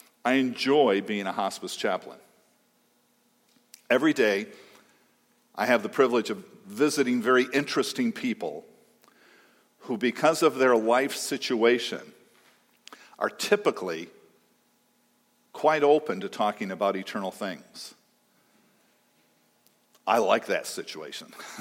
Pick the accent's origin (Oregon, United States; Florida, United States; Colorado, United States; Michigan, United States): Michigan, United States; Hazel Park; I grew up in Hazel Park, Michigan. That's just north of Detroit.